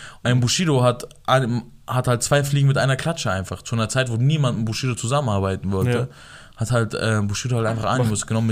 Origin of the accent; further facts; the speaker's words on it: Iran; Ich als Iraner hab mich fremd geschämt.